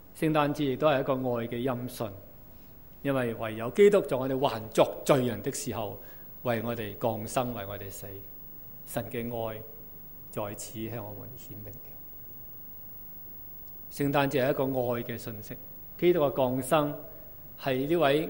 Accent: Guangdong, China; 咁我本身係廣東人啦，我啊籍貫係潮州，咁都識講潮州話嘅。但是当我被差去到南美洲做宣教士的时候呢，就要学客家话了。那我的语言恩赐就麻麻地，

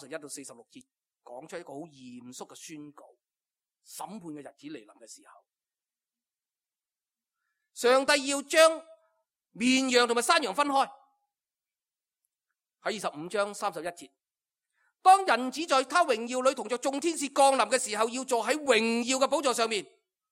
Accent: Hong Kong; 都系我哋香港人好中意去嘅地方

